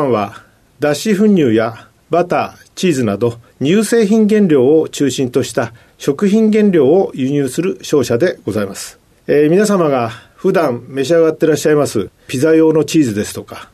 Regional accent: Tokyo, Japan; born there; 1954年9月25日に東京で生まれました。

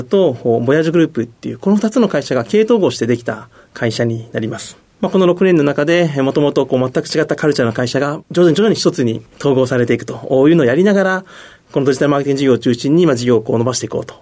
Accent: Aichi, Japan; 愛知県になります。

